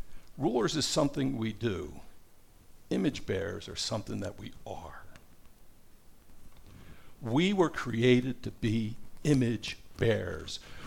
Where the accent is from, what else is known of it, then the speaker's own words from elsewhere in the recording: Yardley, Pennsylvania, United States; I came from Yardley, Pennsylvania, a little town about half hour, 40 minutes above Philadelphia. And we lived along the Delaware River.